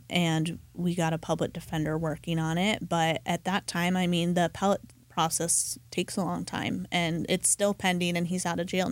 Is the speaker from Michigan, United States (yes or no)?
no; Colorado, United States; I grew up in Colorado, so I guess I'm a little biased on that front